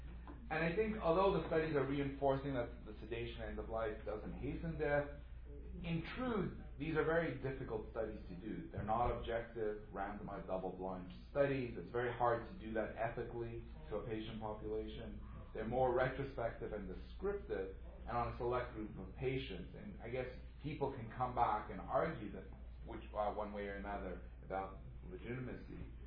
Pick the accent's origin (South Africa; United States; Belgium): South Africa; So as a South African, I think